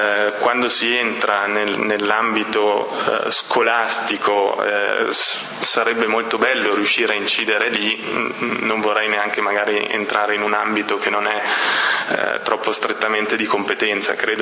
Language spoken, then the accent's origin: Italian; Parma, Emilia-Romagna, Italy; Io personalmente sono originario di Parma